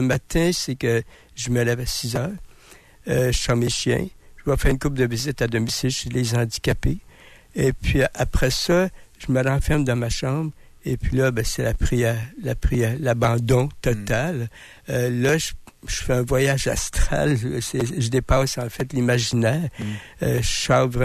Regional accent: Trois-Rivières, Quebec, Canada; je vais être missionnaire chez nous, à Trois-Rivières.

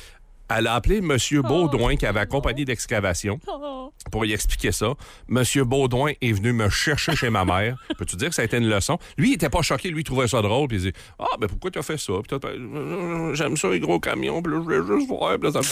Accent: Thetford Mines, Quebec, Canada; Alors, il y avait de la construction, la rue pas loin de chez nous, à Thetford Mines.

